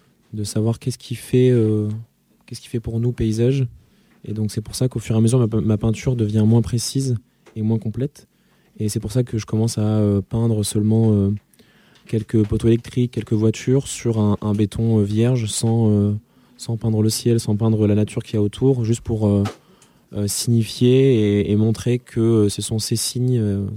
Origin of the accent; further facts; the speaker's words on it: Le Mazet-Saint-Voy, Auvergne-Rhône-Alpes, France; mes paysages sont des paysages vécus, donc très campagnards aussi, donc là d'où je viens. Par exemple, il y a une série de petites peintures assez fines sur un terrain de basket et une sorte de chantier de maison chez ma grand-mère. Donc, c'est au Mazet-Saint-Voix